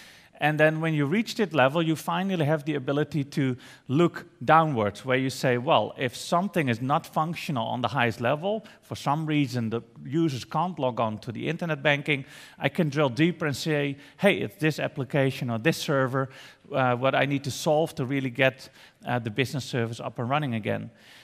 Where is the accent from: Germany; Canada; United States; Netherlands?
Netherlands; I'm from the Netherlands.